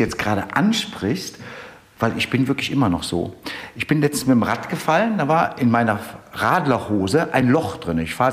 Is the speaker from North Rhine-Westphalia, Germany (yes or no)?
yes; Cologne, North Rhine-Westphalia, Germany; weil ich bin ja Kölner, ich wohne ja in Köln.